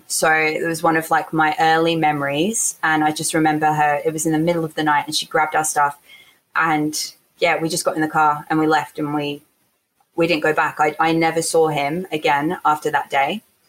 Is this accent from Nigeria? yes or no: no; Portsmouth, South East England, United Kingdom; born there; Yeah, I was born in England in Portsmouth with my mum, obviously.